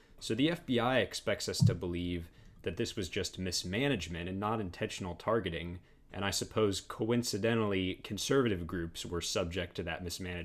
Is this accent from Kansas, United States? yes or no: yes; Kansas, United States; Well, I'm from Kansas. I studied political science there.